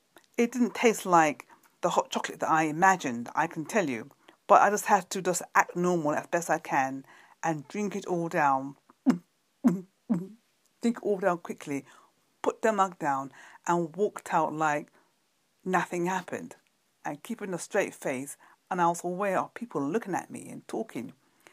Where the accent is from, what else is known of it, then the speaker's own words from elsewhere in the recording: London, United Kingdom; from London, UK.